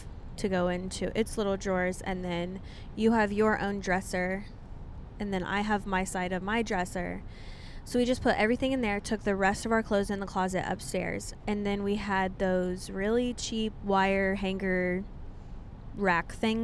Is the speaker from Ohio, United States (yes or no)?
no; Kansas, United States; I'm from Kansas